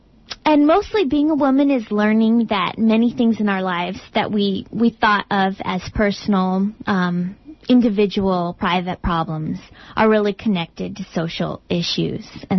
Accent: Littleton, Colorado, United States

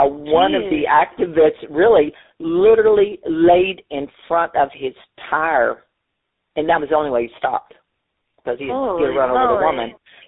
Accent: Texas, United States; Like I said, I'm born and raised on the Texas Gulf Coast, fourth generation fisherman. My family has been in this little fishing town in this one spot for 120 years.

